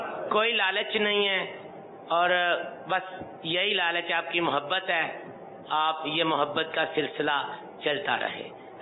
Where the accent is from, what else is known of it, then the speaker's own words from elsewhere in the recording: Lahore, Punjab, Pakistan; اور میں لاہور سے آیا ہوں, اور الحمدللہ آپ کی نگاہ کرم سے میں یہاں پر 20 سال سے حاضر ہو رہا ہوں